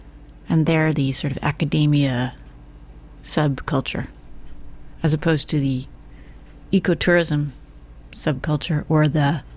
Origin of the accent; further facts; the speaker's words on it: St. Helena, California, United States; I grew up partly in St. Helena, California